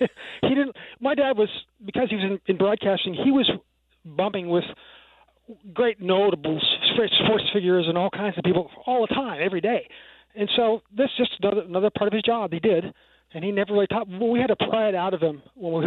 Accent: Pittsburgh, Pennsylvania, United States; born there; now in Iowa, United States; I've lived in Iowa most of my life, but I was born in Pittsburgh. So I have very, very fond recollections of Fred Rogers growing up.

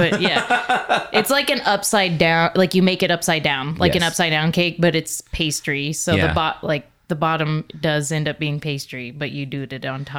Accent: Texas, United States; I dumbly took French in high school, which made no sense because I grew up in South Texas. Spanish would have been a lot more helpful.

